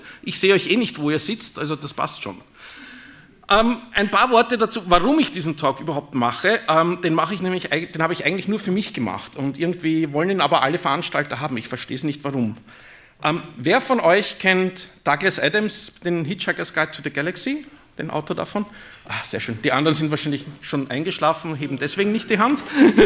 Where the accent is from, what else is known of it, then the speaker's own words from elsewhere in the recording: Vienna, Austria; Ich spreche Deutsch, auch wenn es vielleicht nicht so klingt. Ich komme aus Wien.